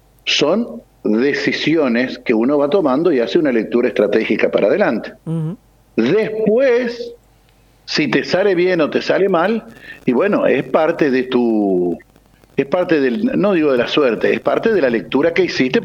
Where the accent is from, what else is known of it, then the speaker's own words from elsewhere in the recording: Nogoyá, Entre Ríos, Argentina; Los que somos de Nogoyá, sí